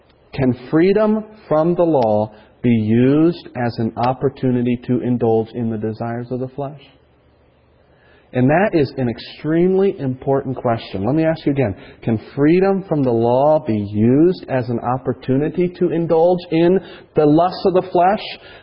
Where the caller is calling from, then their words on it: South Carolina, United States; I'm calling from South Carolina